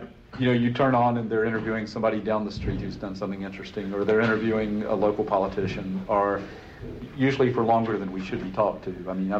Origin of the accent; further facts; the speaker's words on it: Charlotte, North Carolina, United States; you know, I grew up in Charlotte